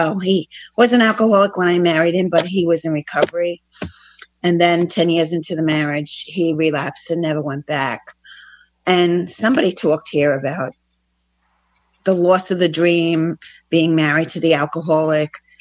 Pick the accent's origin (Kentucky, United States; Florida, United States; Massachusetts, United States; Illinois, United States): Florida, United States; from Northeast Florida.